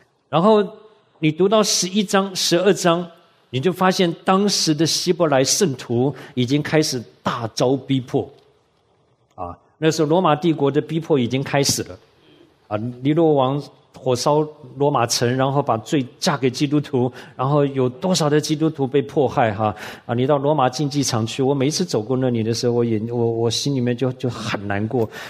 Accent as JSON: {"language": "Chinese", "country": "Taiwan", "tie": "born or raised there", "said": "我小的时候在台湾我们家没有电视"}